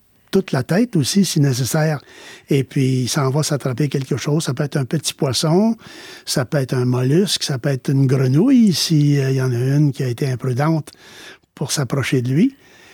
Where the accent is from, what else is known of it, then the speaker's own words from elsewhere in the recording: Quebec, Canada; Sur la ferme où j'ai grandi, dans l'Outaouais, ça arrivait qu'on en voyait le long du ruisseau.